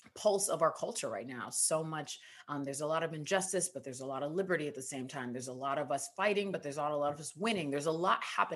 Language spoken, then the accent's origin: English; United States; I think as a Nigerian American, there are books I saw myself in more than I thought I would.